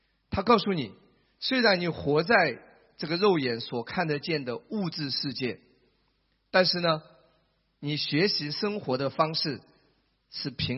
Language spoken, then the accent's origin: Chinese; China; 我们中国人有一句话叫什么？眼见为实，眼见为实。